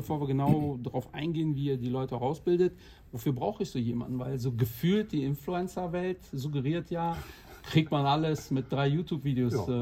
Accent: Portugal; weil ich bin auch 45, habe auch 2 Kinder und bin Portugiese.

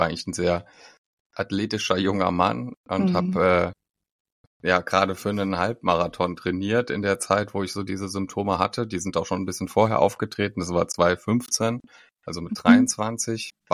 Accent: Mainz, Rhineland-Palatinate, Germany; Und ja, ich komme aus Mainz, bin 32 Jahre alt

